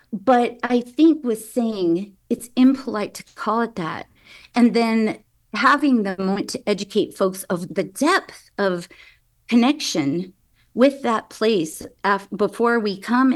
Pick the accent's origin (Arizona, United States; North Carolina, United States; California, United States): California, United States; Grass Valley; I was born and raised in Grass Valley.